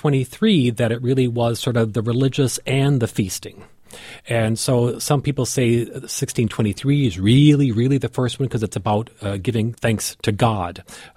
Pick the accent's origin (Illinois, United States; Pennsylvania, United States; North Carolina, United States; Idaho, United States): Pennsylvania, United States; Philadelphia; as a Philadelphian, of course, no one can compete with us.